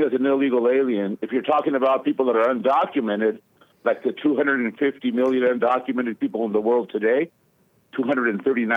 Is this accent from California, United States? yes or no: yes; San Diego, California, United States; born there; Well, I'm Mexican. I was born in San Diego. My parents were born in Mexico, brother and sister.